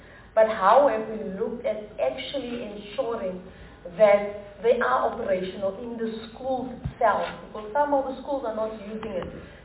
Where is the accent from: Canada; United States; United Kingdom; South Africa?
South Africa; Eastern Cape; I'm from the Eastern Cape